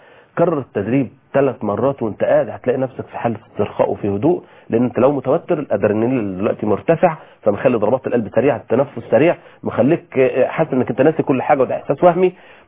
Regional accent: Egypt; عندنا في مصر البرشام ده معناه

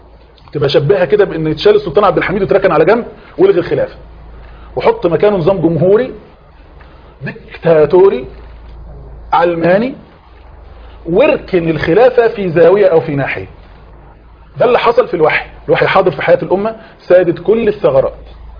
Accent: Egypt

